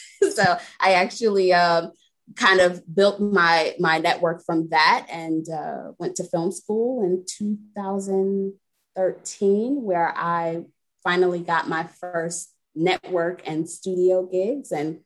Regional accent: New York City, New York, United States; I am not originally from Delaware, originally from New York City, but I'm a bit of a nomad, so I've been everywhere.

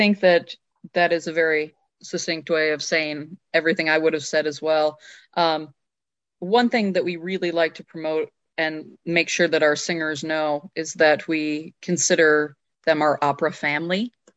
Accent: United States; You know, I'm Native American.

